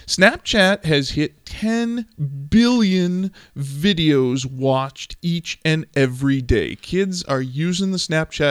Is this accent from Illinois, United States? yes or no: yes; Chicago, Illinois, United States; For those of you who don't know, I grew up on the South side of Chicago, and this is not my real accent.